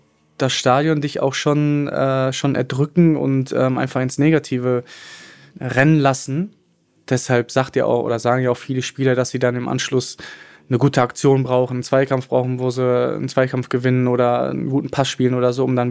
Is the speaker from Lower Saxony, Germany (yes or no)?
no; Dortmund, North Rhine-Westphalia, Germany; Also ich bin ja Dortmunder jung